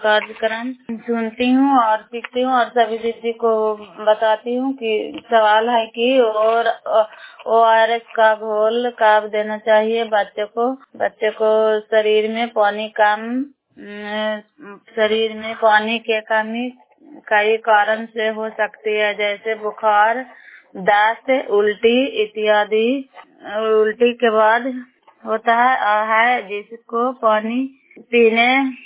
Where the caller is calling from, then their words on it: Bairiganj, Bihar, India; नालंदा जिला कराय ब्लॉक मकरौता पंचायत ग्राम बैरीगंज के निवासी हूँ।